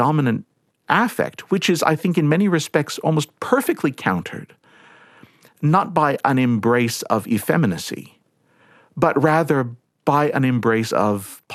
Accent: United States; Look, I grew up in the United States, and as much as I've tried to leave some of those aspects behind, I can't altogether.

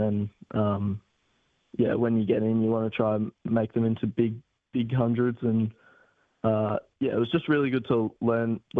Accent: Geelong, Victoria, Australia; being in a smallish town growing up in Geelong

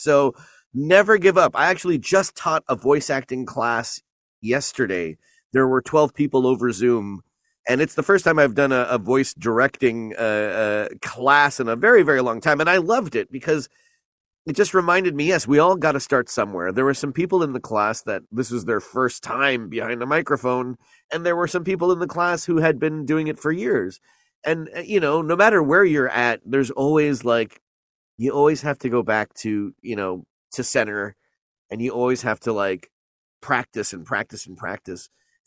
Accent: Canada; accent: Canadian; I've lost my Canadian accent. It's been years, eh? But every time I go back to visit, I suddenly go back into that twang.

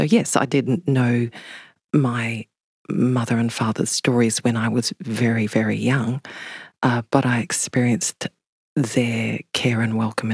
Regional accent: Canada; born there; growing up, they moved around a lot, especially initially, which is why I was born in Canada.

